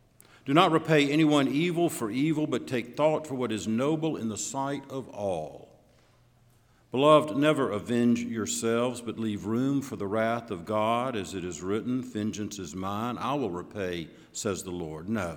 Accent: Louisiana, United States; That I grew up with in Louisiana, and yes, I did make it for our Thanksgiving dinner

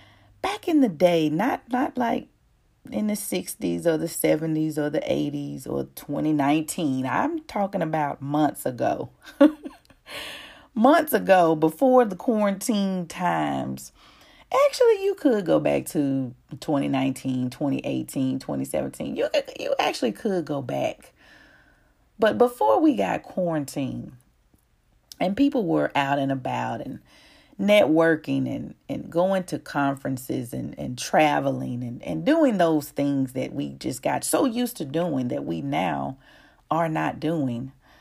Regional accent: Mississippi, United States; I can remember growing up in the South, Mississippi to be exact, which is where I currently live right now.

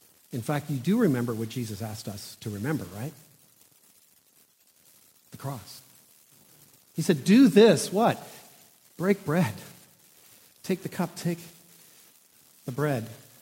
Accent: Toronto, Ontario, Canada; now in Squamish, Canada; Facebook says that my hometown is Toronto.

